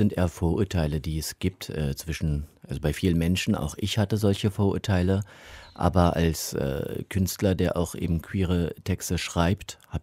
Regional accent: Berlin, Germany; Ich bin ja gebürtiger Berliner. Insofern ist es einfach meine Heimat. Es ist die Stadt, in der ich lebe und atme.

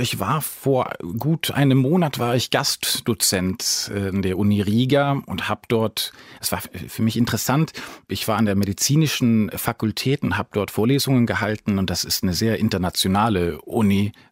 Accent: Sweden; German is a second language; Ich komme auch aus Schweden, aber bisher wurde ich nicht eingeladen.

